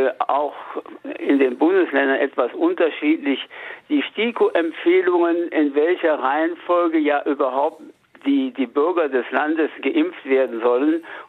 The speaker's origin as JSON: {"language": "German", "town": "Hanover", "region": "Lower Saxony", "country": "Germany", "said": "Ich komme ja nur selbst aus Hannover und bin auch dort transplantiert worden und kenne die Situation."}